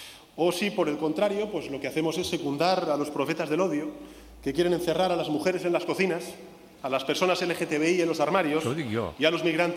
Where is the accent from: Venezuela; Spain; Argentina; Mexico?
Spain; Por cierto, nosotros somos tanto, tan españoles como ustedes, no somos menos españoles.